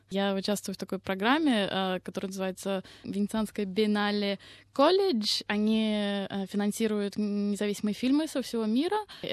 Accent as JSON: {"language": "Russian", "region": "Saint Petersburg", "country": "Russia", "tie": "born or raised there", "said": "В моем родном городе, да, очень было приятно. А есть такой фестиваль в Петербурге документального кино «Послание человеку»."}